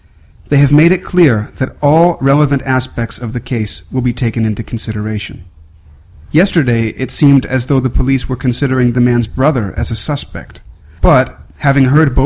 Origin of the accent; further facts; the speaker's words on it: United States; from the United States.